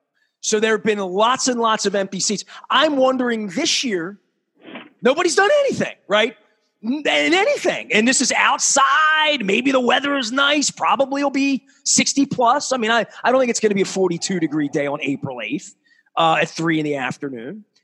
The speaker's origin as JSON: {"language": "English", "town": "Dundalk", "region": "Maryland", "country": "United States", "said": "Dude, I'm from Dundalk, man."}